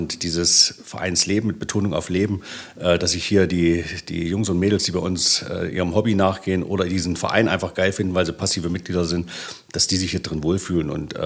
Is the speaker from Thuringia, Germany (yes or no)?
yes; Bad Langensalza, Thuringia, Germany; 55 Jahre, gebürtiger Bad Langensalza, ja, und auch nie so richtig aus der Stadt weggekommen.